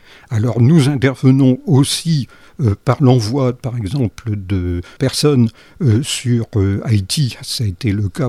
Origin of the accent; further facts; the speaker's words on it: France; comme nous sommes français